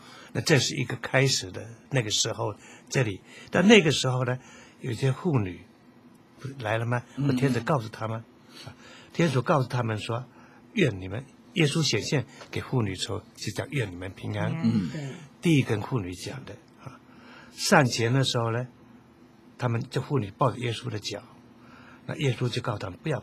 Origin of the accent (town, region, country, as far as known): China